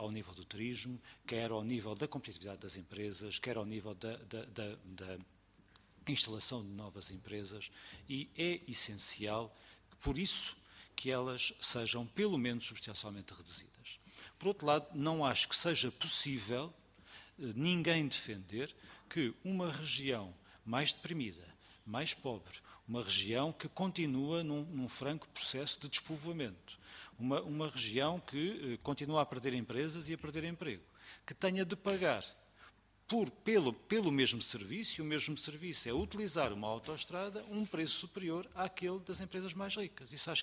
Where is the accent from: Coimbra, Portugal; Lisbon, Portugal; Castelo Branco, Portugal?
Castelo Branco, Portugal; Eu que vivo, que sou natural do distrito de Castelo Branco e conheço o distrito de Castelo Branco, vivo lá, continuo lá a viver, continuo lá a ter os meus amigos, a manter a minha vida